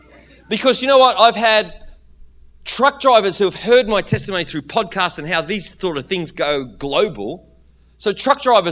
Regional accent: Australia; I'm always worried whether you understand me because I'm so Australian.

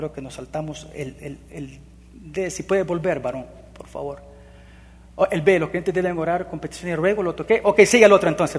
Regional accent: El Salvador; En mi país, en El Salvador, en aquellos años, mi padre y los vecinos de la colonia contrataron a un vigilante

